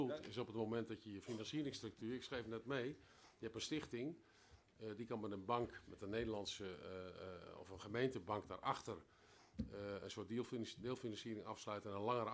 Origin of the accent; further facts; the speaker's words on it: Arnhem, Gelderland, Netherlands; ik kom uit Arnhem